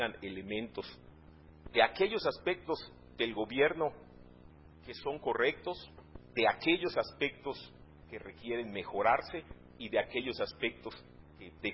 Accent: Mexico; la forma como los mexicanos hemos definido mejorar constantemente la vida social, económica, cultural de nuestra nación

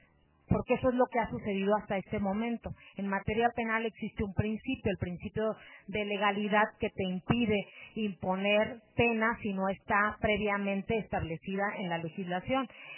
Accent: Sinaloa, Mexico; del norte del estado, de donde yo soy de Sinaloa

